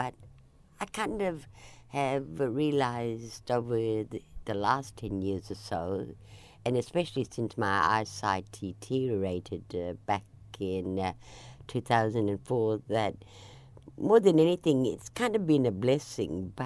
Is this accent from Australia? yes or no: yes; Broome, Western Australia, Australia; I'm a Broome girl, locally born and bred in Broome, but I'm a Nyulnyul woman whose family is originally just north of Broome, just south of Beagle Bay community is our traditional lands.